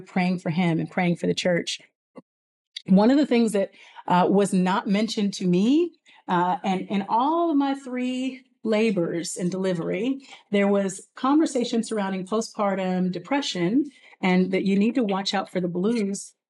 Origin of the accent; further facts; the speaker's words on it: California, United States; And for me, I was raised in California. So this is new city, new friendships, new church responsibilities.